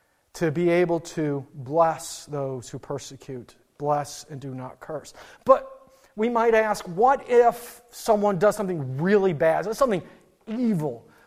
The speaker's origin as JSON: {"language": "English", "region": "North Dakota", "country": "United States", "tie": "born or raised there", "said": "You see, I grew up in the Midwest, and a lot of my childhood when I was watching baseball was in North Dakota"}